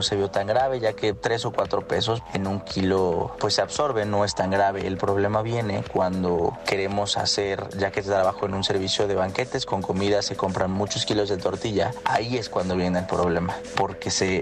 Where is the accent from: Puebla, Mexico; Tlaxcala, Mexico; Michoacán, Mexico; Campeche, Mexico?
Puebla, Mexico; soy del estado de Puebla.